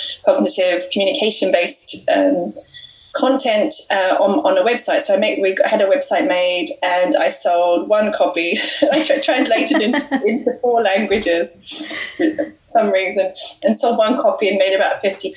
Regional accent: Melbourne, Victoria, Australia; I'm originally from Australia, and so I studied in Melbourne at La Trobe University

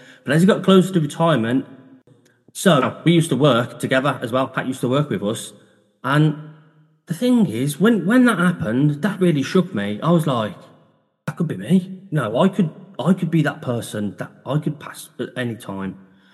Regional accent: Birmingham, West Midlands, United Kingdom; And I'm from Birmingham.

